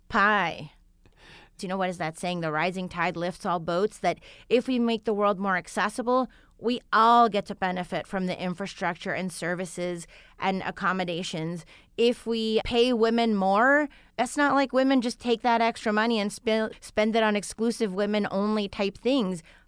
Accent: Montreal, Quebec, Canada; and I should say that I'm from Montreal

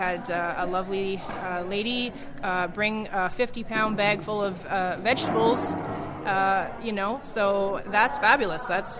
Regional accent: Annapolis Royal, Nova Scotia, Canada; my husband is actually from Sackville. I'm not from Sackville originally. I'm from the Annapolis Valley, born and raised in Annapolis Royal area.

